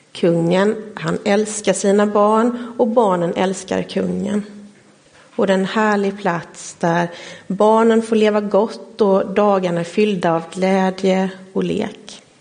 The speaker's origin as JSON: {"language": "Swedish", "town": "Gnosjö", "region": "Jönköping County", "country": "Sweden", "tie": "born or raised there", "said": "Jag är uppväxt i Marås, Gnosjö."}